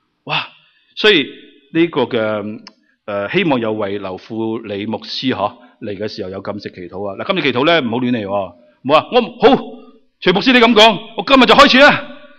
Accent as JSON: {"language": "Cantonese", "region": "Guangdong", "country": "China", "said": "即系好似我哋我哋广东人有一只叫做咩？"}